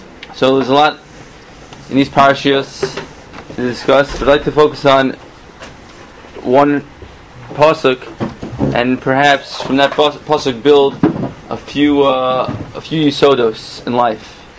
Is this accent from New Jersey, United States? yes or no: yes; Fair Lawn, New Jersey, United States; Now, growing up in Fairlawn in Rabbi Yudin's shul